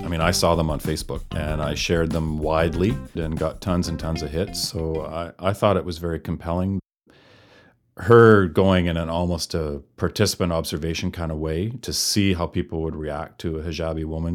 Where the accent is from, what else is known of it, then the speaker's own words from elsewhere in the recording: Canada; I said, well, I'm a journalist. I'm from Canada.